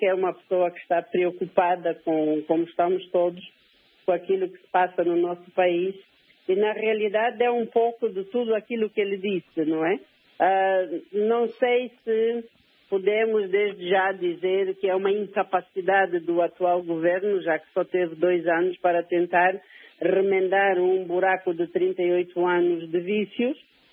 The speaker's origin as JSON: {"language": "Portuguese", "country": "Angola"}